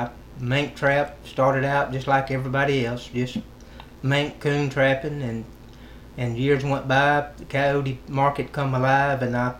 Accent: Transylvania, Louisiana, United States; I'm from Transylvania, Louisiana.

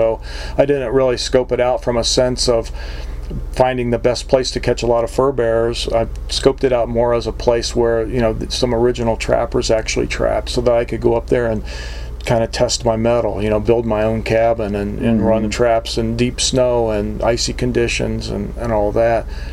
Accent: Columbus, Ohio, United States; I grew up in Columbus, Ohio, so I went to school in Columbus.

